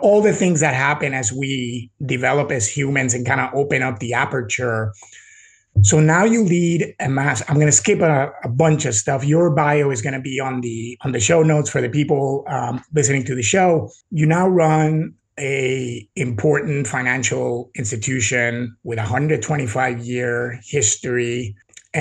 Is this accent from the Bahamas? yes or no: no; Puerto Rico; I grew up in Puerto Rico